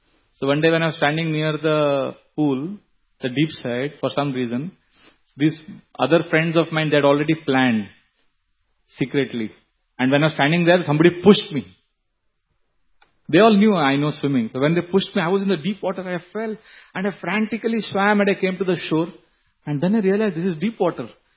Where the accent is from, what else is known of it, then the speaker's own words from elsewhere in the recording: Mumbai, Maharashtra, India; when I was growing up in Mumbai, we had a swimming pool in our colony.